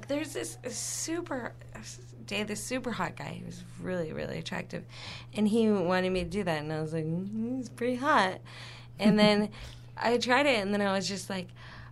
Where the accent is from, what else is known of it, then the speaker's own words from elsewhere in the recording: Portland, Oregon, United States; And I was raised in the West, Portland, Oregon girl.